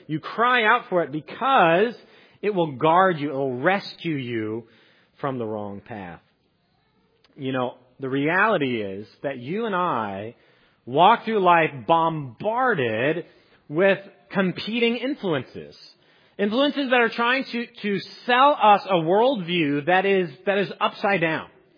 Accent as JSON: {"language": "English", "region": "Iowa", "country": "United States", "said": "Now, listen, I'm from Iowa. I'm not ready for this stuff."}